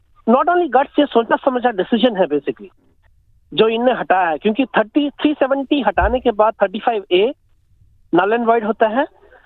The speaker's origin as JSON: {"language": "Hindi", "region": "Jammu and Kashmir", "country": "India", "moved": "yes", "lives_now": "Australia", "said": "as a Kashmiri मैं बोल रहा हूँ, ये कश्मीरी हूँ, कश्मीरी पंडित हूँ, ऑस्ट्रेलियन हूँ, ऑस्ट्रेलियन इंडियन हूँ"}